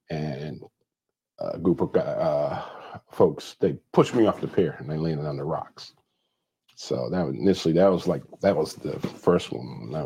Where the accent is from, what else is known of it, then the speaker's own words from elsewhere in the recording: New Haven, Connecticut, United States; I'm from New Haven, Connecticut. Grew up on Southwest Drive, then moved over to Division Street, New Hallville